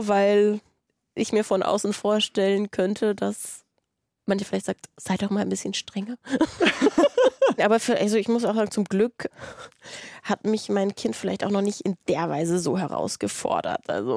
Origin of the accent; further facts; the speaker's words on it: Berlin, Germany; In Berlin, Charlottenburg.